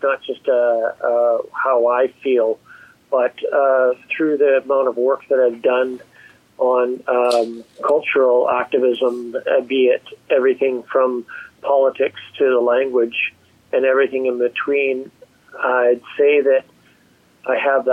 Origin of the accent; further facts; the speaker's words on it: Vancouver, British Columbia, Canada; born there; although I was born in Vancouver, I feel that I've grown up in Ireland. I've spent quite a bit of time there, living and working in the Irish community, in political circles and Irish Republican circles